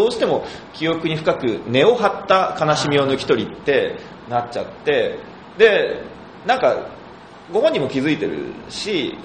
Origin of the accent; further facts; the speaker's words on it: Tokyo, Japan; この演劇と方言をうまく 結びつけていくっていうのはちょっとやっぱり東京ものには難しい仕事だなっていう感じがしますね。